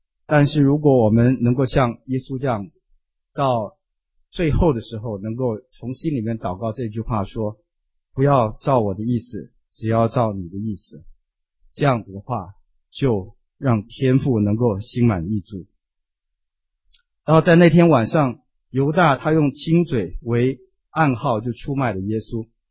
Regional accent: United States; 我们美国人说给一个 hug

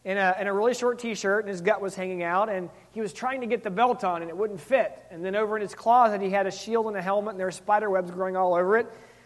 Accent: the South, United States; You know, I grew up in the South, and we have this movement that's just been around forever.

